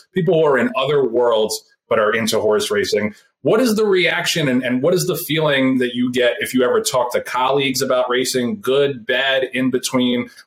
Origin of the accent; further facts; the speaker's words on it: New York, United States; And as a New Yorker, I appreciate you trying to get people out to Aqueduct before they close it down.